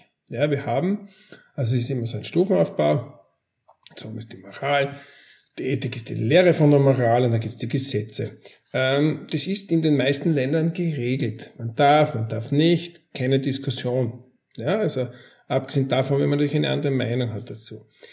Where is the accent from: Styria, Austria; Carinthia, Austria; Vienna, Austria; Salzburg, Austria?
Styria, Austria; Graz; Ich habe als Jugendlicher in Graz aufgewachsen, in der Steiermark südlich in Österreich, und habe dort auch maturiert in Informatik.